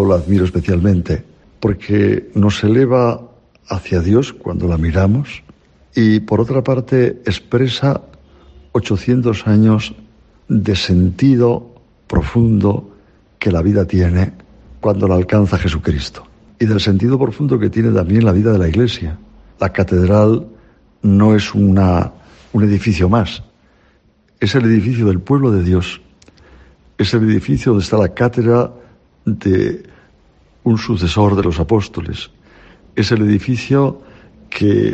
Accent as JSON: {"language": "Spanish", "region": "Cantabria", "country": "Spain", "said": "para los que somos de Cantabria, que es el asomarse al mar de toda Castilla"}